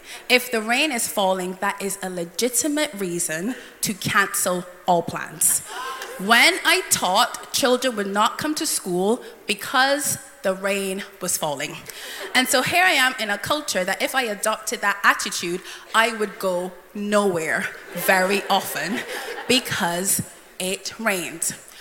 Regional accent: Barbados; now in United Kingdom; So I am from Barbados. As Hannah said, I've been in the UK in some capacity since 2010.

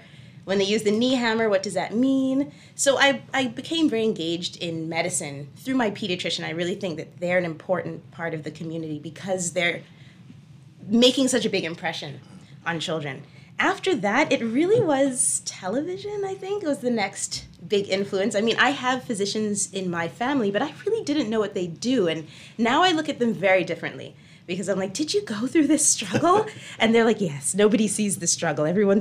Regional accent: Nassau, New Providence, Bahamas; So I am from Nassau, and I think early on, I just wanted to be whatever my brother wanted to be

